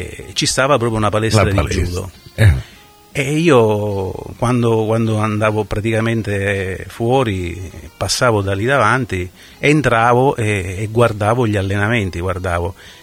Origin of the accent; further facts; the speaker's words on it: Trapani, Sicily, Italy; dove praticamente sono nato e cresciuto qui a Trapani